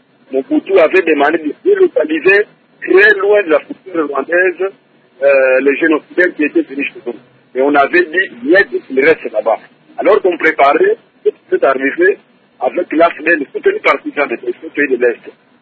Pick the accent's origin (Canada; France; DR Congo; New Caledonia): DR Congo